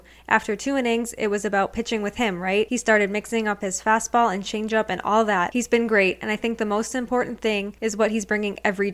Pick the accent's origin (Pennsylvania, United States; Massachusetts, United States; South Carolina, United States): Massachusetts, United States; Boston; Born and raised in the Boston area, born and raised a Red Sox fan naturally.